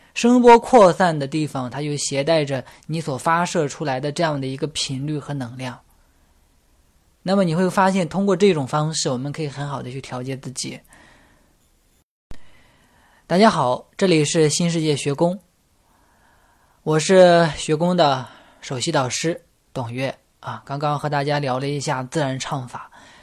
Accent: China; 所以说呢，我们中国人对瑜伽其实还是缺少一个基本的了解的

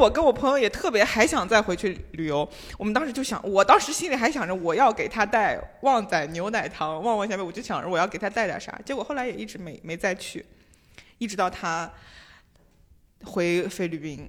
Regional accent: China; 我们中国人又不太习惯给小费嘛

